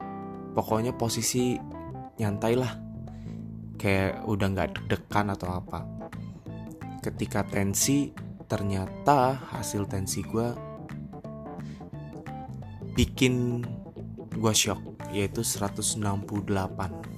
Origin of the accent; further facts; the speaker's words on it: Pontianak, West Kalimantan, Indonesia; now in Jakarta, Indonesia; Gua sekarang stay di Jakarta. Dan asalnya gue dari kota Pontianak.